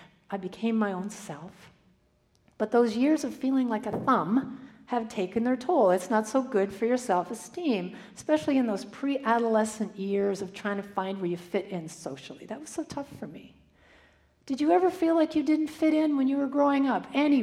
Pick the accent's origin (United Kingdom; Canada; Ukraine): Canada; my first ministry in my hometown in Canada.